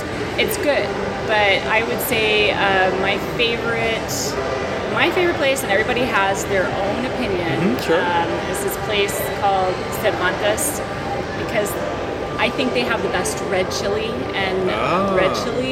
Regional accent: Texas, United States; now in New Mexico, United States; Yes, and I live in New Mexico, but I grew up in Texas, so this feels like coming home for me

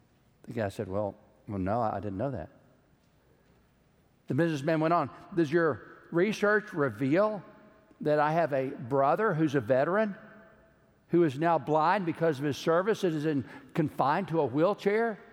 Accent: Georgetown, Texas, United States; I grew up in Georgetown, Texas. I didn't come from a family of givers.

